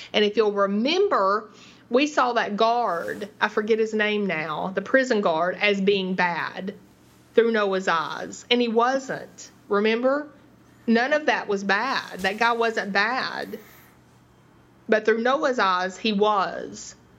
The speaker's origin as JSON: {"language": "English", "region": "Tennessee", "country": "United States", "said": "I'm from Tennessee, and I can't pronounce half of the English language, but we say La Croix."}